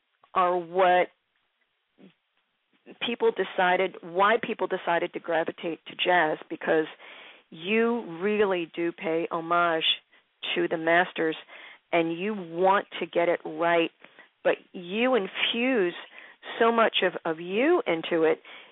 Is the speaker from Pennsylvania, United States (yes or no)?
yes; Philadelphia, Pennsylvania, United States; the history of Baltimore, just like my hometown, Philadelphia, oh, my God, between the two cities, are you kidding me?